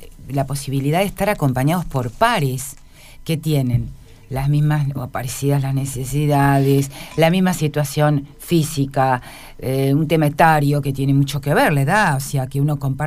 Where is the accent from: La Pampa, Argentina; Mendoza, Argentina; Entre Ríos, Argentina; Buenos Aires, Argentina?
Buenos Aires, Argentina; Yo me crié en Buenos Aires. Hago esto autorreferencial porque en Buenos Aires vos vivís en un departamento.